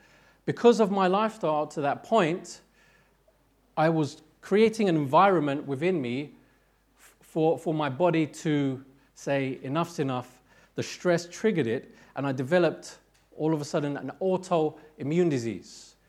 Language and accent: English; London, United Kingdom; I grew up in Tottenham, in North London